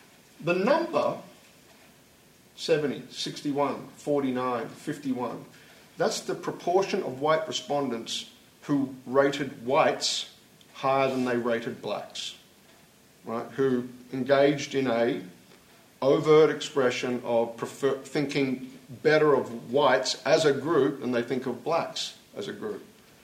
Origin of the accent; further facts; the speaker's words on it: Australia; I remember, you know, I grew up in Australia